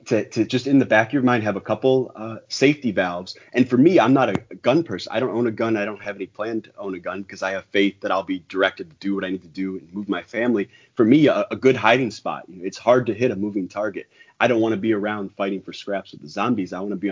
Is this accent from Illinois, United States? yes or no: yes; Chicago, Illinois, United States; now in Florida, United States; I'm from Chicago originally, so I really enjoyed this